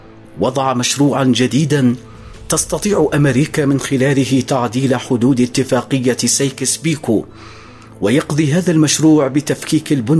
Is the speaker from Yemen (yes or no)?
yes; Yemen; والعدوان على بلادنا اليمن